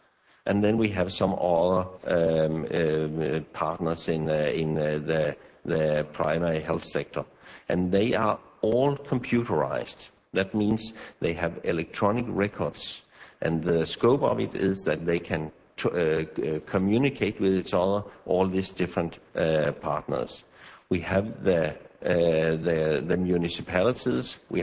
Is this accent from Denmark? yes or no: yes; Denmark; English is a second language; that's right. They run out of letters when I was born. I'm coming from Denmark